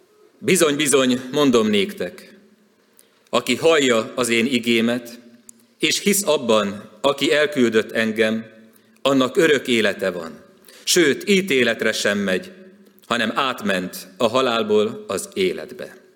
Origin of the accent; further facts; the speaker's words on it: Szarvas, Békés, Hungary; Szarvas is, ahonnan származom, illetve nem ott születtem, de tudatomra már ott ébredtem, és a kiskamasz és nagykamasz éveimet ott töltöttem